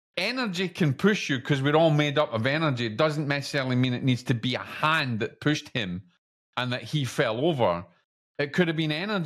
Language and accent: English; Scotland, United Kingdom; I don't know if I'm saying that right because I'm Scottish.